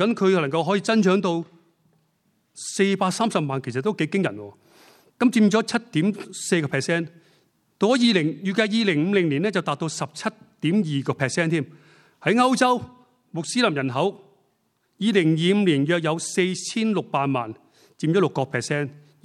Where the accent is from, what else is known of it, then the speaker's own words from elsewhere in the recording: Hong Kong; 我们香港人，我们中国人